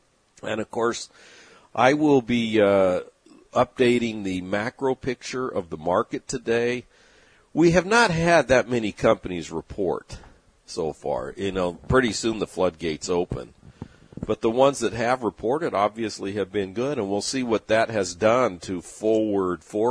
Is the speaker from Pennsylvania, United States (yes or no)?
no; San Diego, California, United States; When I was growing up in San Diego, we had a basketball player playing for the San Diego Rockets